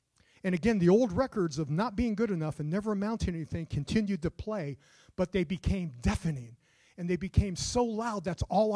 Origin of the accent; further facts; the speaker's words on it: San Fernando, California, United States; I grew up right here in San Fernando.